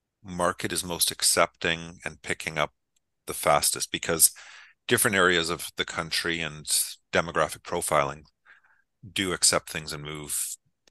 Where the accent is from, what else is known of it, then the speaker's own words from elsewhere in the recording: Montreal, Quebec, Canada; I was back in my hometown of Montreal, and for me to get to something similar is a 2-hour drive.